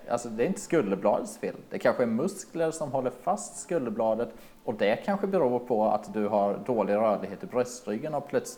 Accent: Alstermo, Kronoberg County, Sweden; jag är från början från Småland, ner från Alstermo, ett litet samhälle där. Mycket stolt över detta.

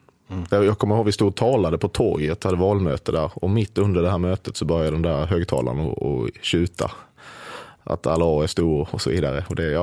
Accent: Sweden; jag är svensk, jag nöjer mig med äran

